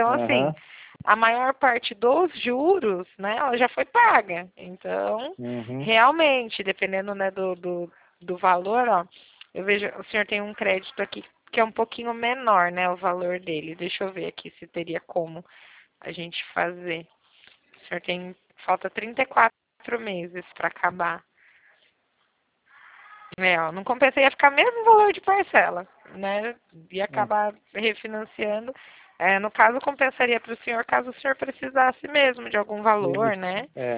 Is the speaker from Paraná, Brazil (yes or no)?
no; São Paulo, Brazil; Eu sou de São Paulo.